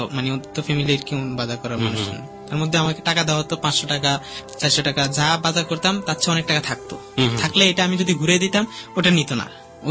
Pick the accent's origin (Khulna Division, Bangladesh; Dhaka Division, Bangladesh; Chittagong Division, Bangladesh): Chittagong Division, Bangladesh; Comilla; আমাদের বাড়ি কুমিল্লা